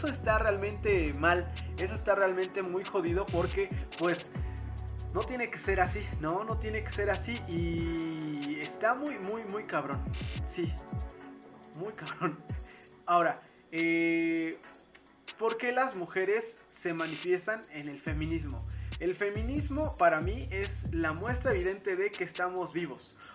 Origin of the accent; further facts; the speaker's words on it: Mexico; el mexicano siempre ha estado a las órdenes de alguien más. Por eso nuestra manera de hablar, bueno, al menos la mía, al menos mi manera de hablar es como, por favorcito, le pido la manera más atentita, jefecito